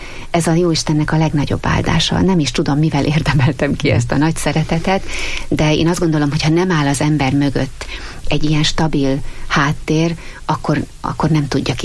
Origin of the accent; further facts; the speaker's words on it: Sátoraljaújhely, Borsod-Abaúj-Zemplén, Hungary; born there; A férjemmel úgy terveztük az életünket, hogy Sátoraljaújhelyen maradunk. Mind a ketten ott születtünk, ott volt és ott van a családunk